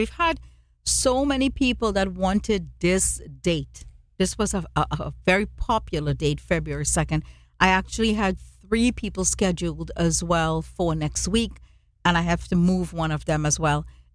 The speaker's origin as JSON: {"language": "English", "country": "India", "said": "And as you know, I'm Indian and Ahmed is Persian, and our children were told doctor, lawyer, engineer, business, dentist, pharmacist."}